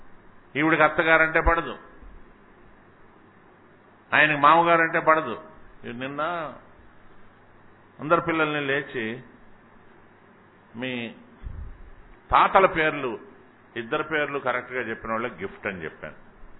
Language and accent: Telugu; Hyderabad, Telangana, India; also born or lived in Nellore / Kurnool / Ramachandrapuram / Kakinada; నేను ఎక్కడో నెల్లూరులో పుట్టాను, మా ఊరేది కాదు, మా ఫాదర్ ఉద్యోగం ఇచ్చాం కర్నూలులో 1-2 తరగతులు, 2 నుంచి 10 దాకా ఇక్కడ అమీర్పేట గవర్నమెంట్ స్కూల్ నిజంగా చెట్ల కింద చదువుకున్నాను. ఇక్కడ నుంచి ఈస్ట్ గోదావరి రామచంద్రపురం వెళ్ళిపోయాను, అక్కడి నుంచి బీఏ కాకినాడ చేశాను, మళ్ళీ ఎంఏ ఉస్మానియాలో చేశాను